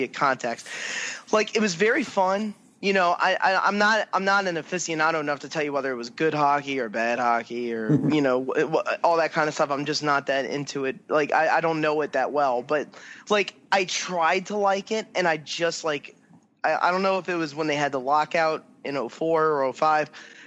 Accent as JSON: {"language": "English", "region": "the South", "country": "United States", "said": "Like I'm from the South, you know, and it's like I didn't watch a lot of hockey."}